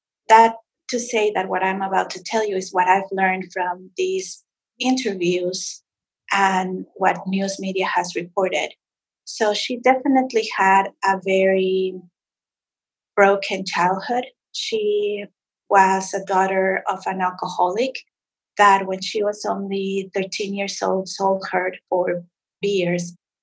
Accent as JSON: {"language": "English", "region": "Mexico City", "country": "Mexico", "tie": "born or raised there", "said": "I grew up in Mexico City and had never heard of a serial killer in Mexico."}